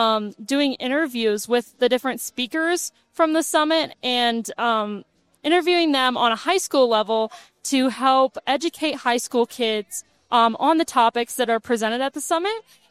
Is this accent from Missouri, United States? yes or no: yes; St. Louis, Missouri, United States; gray water isn't really a thing where we're from. We're from St. Louis